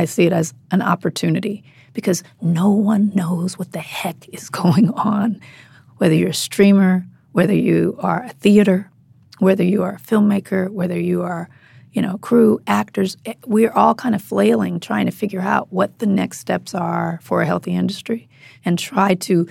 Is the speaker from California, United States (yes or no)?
yes; Compton, California, United States; I grew up in Compton.